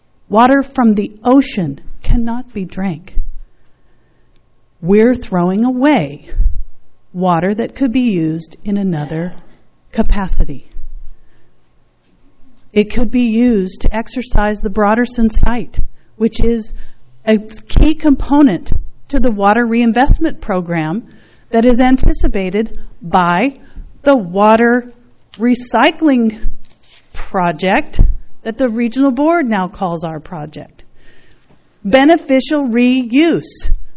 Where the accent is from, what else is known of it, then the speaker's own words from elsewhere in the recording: Los Osos, California, United States; from Los Osos. I live in District 2.